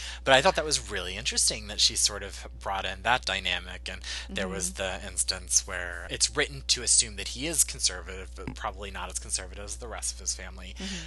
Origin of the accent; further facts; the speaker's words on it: North Carolina, United States; I'm from North Carolina, which is a pretty conservative state